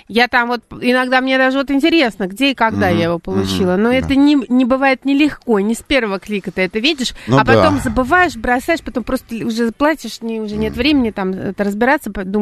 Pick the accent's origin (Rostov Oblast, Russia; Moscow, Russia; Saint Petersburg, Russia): Moscow, Russia; мы из Москвы.